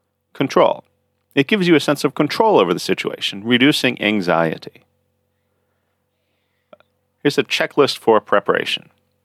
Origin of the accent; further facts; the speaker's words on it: United States; Growing up in the United States, I was always taught it's very important to look someone in the eye